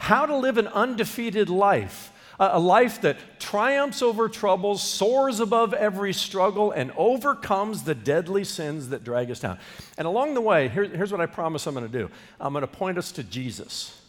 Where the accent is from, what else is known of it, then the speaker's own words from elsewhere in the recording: Indiana, United States; back when I was a young boy growing up in Indiana, I was a Miami Dolphins fan.